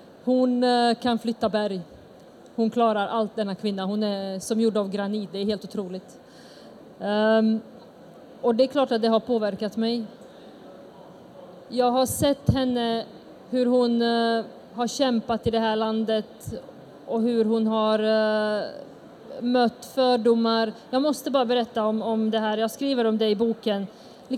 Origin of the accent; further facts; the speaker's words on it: Sweden; Idag så känner jag att jag är svensk med bosniska rötter. Det är ju det här som är mitt land